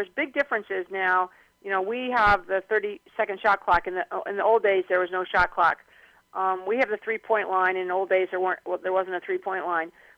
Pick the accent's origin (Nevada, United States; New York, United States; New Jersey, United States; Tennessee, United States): New York, United States; Schenectady; I grew up in Schenectady, New York, and started playing basketball kind of as a third grader.